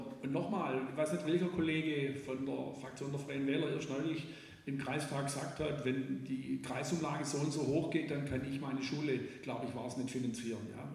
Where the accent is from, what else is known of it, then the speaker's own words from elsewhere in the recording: Rottweil, Baden-Württemberg, Germany; ich komme aus Rottweil, da ist die Schwäbische Alb nicht weg